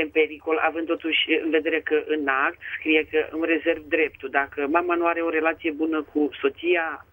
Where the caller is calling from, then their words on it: Bucharest, Romania; sunt din București.